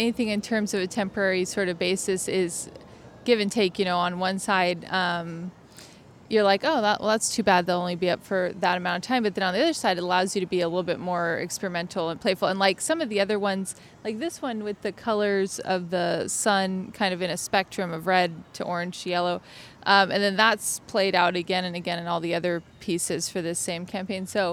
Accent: Yuma, Arizona, United States; I come from Yuma, Arizona, where it's even hotter than it is here.

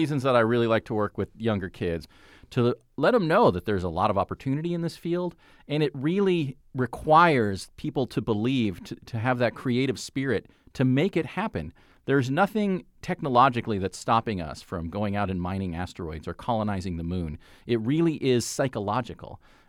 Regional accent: Phoenix, Arizona, United States; I came back to my hometown clubhouse here in Phoenix

